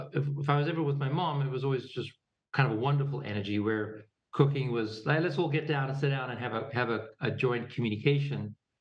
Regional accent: Pretoria, Gauteng, South Africa; Well, we grew up in Pretoria

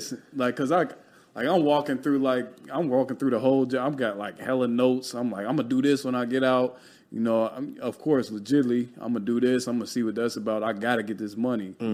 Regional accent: Chicago, Illinois, United States; But nah, some time ago, you know, I grew up in Chicago. Poverty, all you knew was right. The hustle, right?

